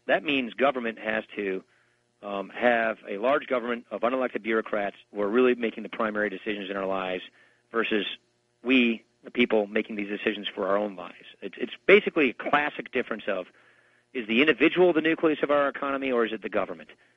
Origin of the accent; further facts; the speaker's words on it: Wisconsin, United States; and look, I come from Wisconsin, right near Madison, where the Progressive Party was founded in Wisconsin